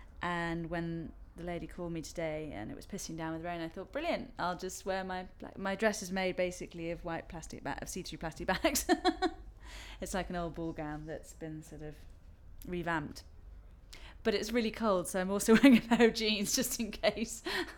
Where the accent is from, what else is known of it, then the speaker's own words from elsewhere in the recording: London, United Kingdom; I'm 29 and I'm from London.